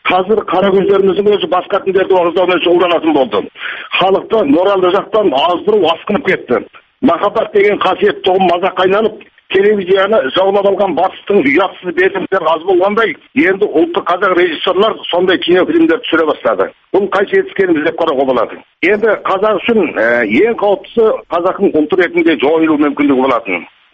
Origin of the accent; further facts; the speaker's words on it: China; now in Kazakhstan; Жаңа өзіңіз айтып кеткендей, мен оралманмын. Қытайдан көшіп келгеніме 6 жыл болды.